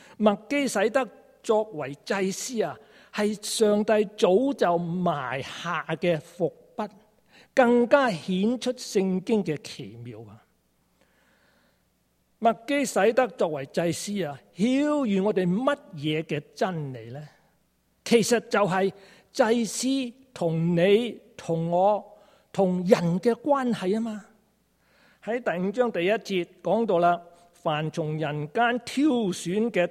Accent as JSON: {"language": "Chinese", "country": "China", "said": "我们中国人经常说嘛，我们是皇帝的子孙嘛"}